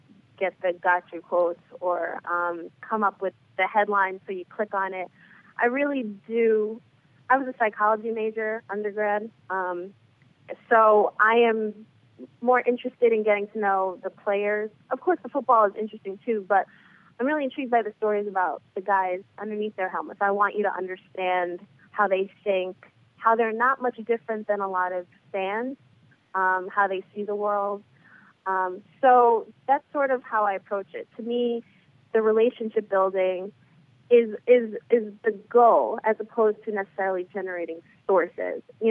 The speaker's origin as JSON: {"language": "English", "town": "Brooklyn", "region": "New York", "country": "United States", "said": "One, I'm from Brooklyn, so I'm a New York City girl."}